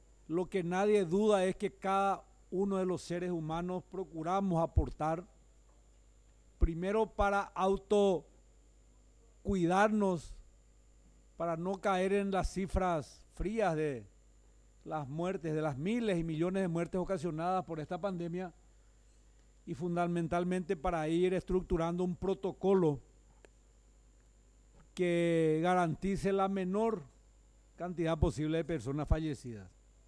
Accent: Paraguay; a mí me causa vergüenza como legislador paraguayo y también me da pena como ciudadano

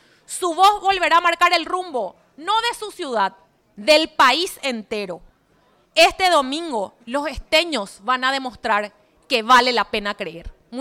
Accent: Asunción, Paraguay; born there; also born or lived in Ciudad del Este; quienes me conocen saben que yo nací en Asunción, pero que 12 años de mi vida viví en Ciudad del Este. Que parte de mi familia sigue viviendo y trabajando allá

